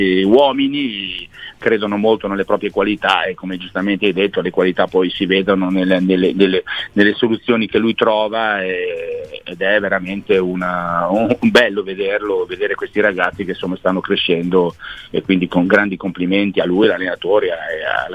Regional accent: Emilia-Romagna, Italy; siamo romagnoli entrambi

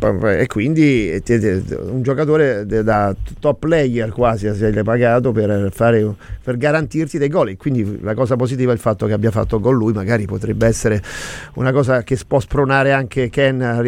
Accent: Florence, Tuscany, Italy; parlando da fiorentino

